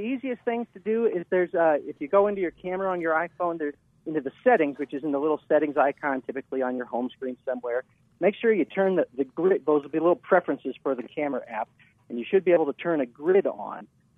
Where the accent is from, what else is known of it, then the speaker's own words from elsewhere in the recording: Midwest, United States; now in Colorado, United States; I grew up in the Midwest and moved out here.